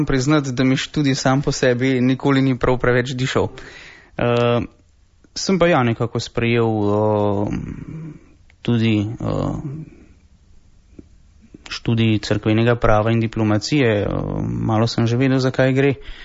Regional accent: Kokrica, Upper Carniola, Slovenia; Doma sem blizu Kranja, iz župnije Kokrica.

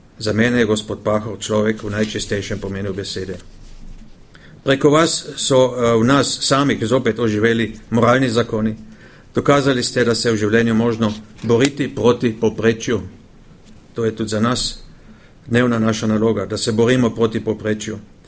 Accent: Sveče, Carinthia, Austria; In prišli ste tudi mojo domačo vas v Svečev rožu, česa smo bili zelo veseli

